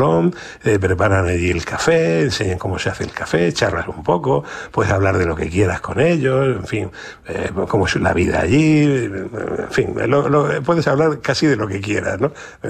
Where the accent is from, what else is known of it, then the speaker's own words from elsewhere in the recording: Region of Murcia, Spain; A ver, para mí que soy de Murcia, es un paisaje que no me sorprende mucho. Porque en Murcia es igual, solamente hay un trocito verde en torno al río, ¿no?